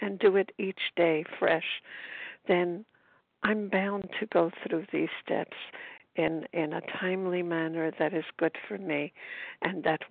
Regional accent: Brooklyn, New York, United States; I'm from Brooklyn, New York

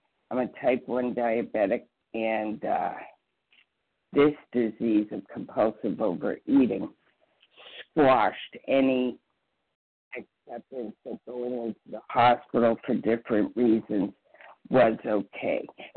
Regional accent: New Hampshire, United States; I'm from New Hampshire

